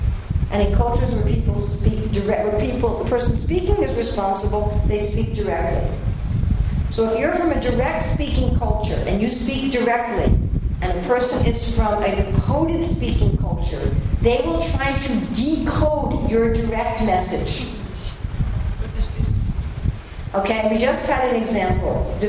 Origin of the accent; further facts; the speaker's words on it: United States; So I'm from America, which is an egalitarian culture.